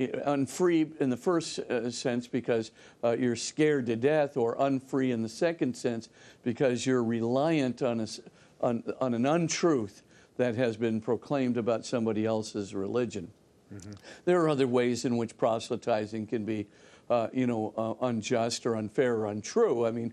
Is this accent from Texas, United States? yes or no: no; Hawaii, United States; And I grew up in Hawaii. There were a lot of Catholics there